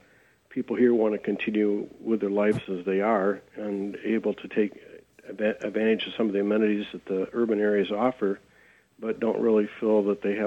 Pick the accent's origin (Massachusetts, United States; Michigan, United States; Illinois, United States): Michigan, United States; Lansing; You know, that's interesting, because I grew up in Lansing, and when I moved north, some 40 years ago